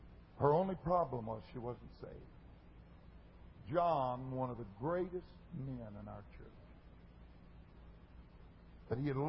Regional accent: the West, United States; I'm from the West, my wife is, so we had driven.

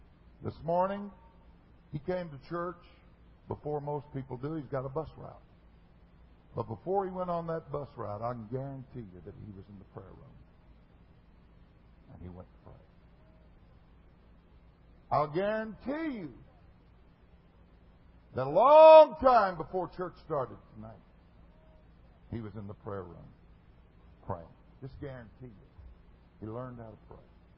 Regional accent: the West, United States; I'm from the West, my wife is, so we had driven.

